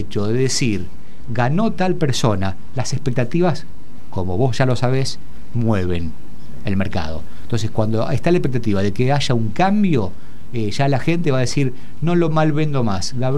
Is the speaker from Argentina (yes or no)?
yes; Venado Tuerto, Santa Fe, Argentina